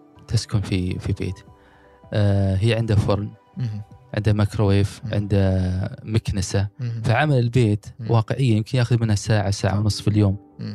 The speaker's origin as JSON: {"language": "Arabic", "country": "Saudi Arabia", "said": "وهذا للأسف حتى موجود ما زال عندنا في السعودية"}